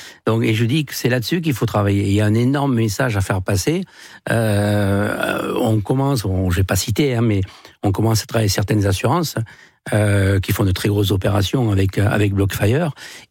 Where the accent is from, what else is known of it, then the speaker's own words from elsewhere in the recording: Occitanie, France; born there; À Nogaro, je suis né dans le Gers.